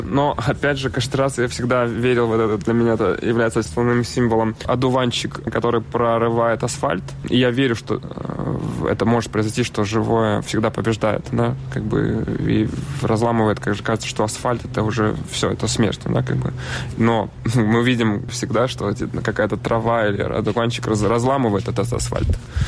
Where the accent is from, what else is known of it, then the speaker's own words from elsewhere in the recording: Cherkasy, Cherkasy Oblast, Ukraine; moved away as an adult; also born or lived in Kyiv; now in Moscow, Russia; Да, я из Украины. Я родился в городе Черкассы, но жил в Москве, в Киеве, учился в академии, потом немножко в Могилянке. И потом я уехал в Москву